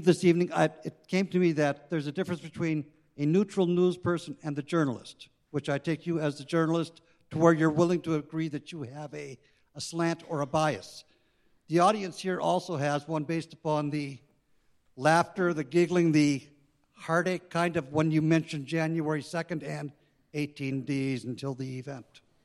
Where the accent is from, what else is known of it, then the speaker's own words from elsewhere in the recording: Hastings, South East England, United Kingdom; I'm from Hastings.